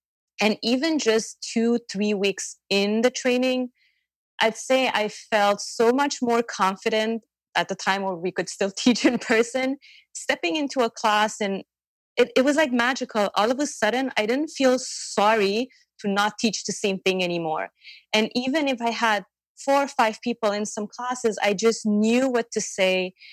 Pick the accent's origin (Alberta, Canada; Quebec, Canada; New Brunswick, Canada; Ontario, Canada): Quebec, Canada; Montreal; from Montreal, Canada.